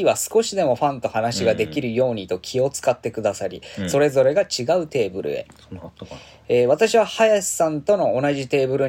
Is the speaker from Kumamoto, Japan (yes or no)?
yes; Kumamoto, Japan; 熊本県出身ですね